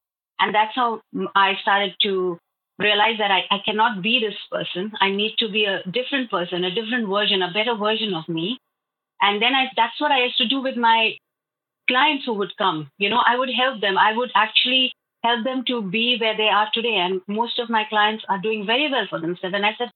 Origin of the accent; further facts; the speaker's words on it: India; moved away as an adult; So I'm actually coming from India, and I was married, and I am married actually, and I have two daughters. I came from India in 2014 to this country.